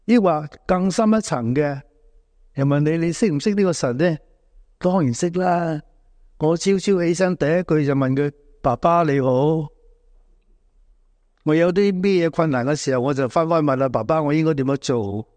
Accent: China; 神赐给我们永生，我们中国人就是追求什么？长命啊，长命啊。

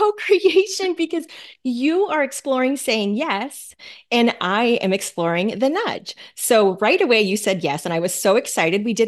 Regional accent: Fairbanks, Alaska, United States; We grew up in Fairbanks, Alaska together, and I would say really became friends in high school

